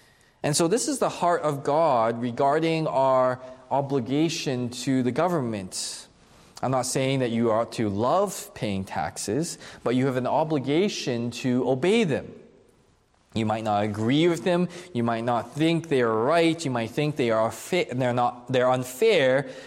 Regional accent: Canada; Not only that, as a Canadian citizen, I learned this when a friend was taking their citizenship test

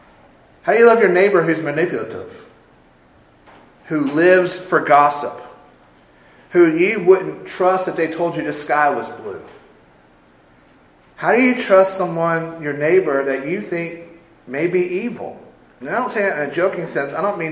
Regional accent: Sumter, South Carolina, United States; Both Beth and I were born and raised in larger towns. I'm from Sumter, Beth is from Spartanburg.

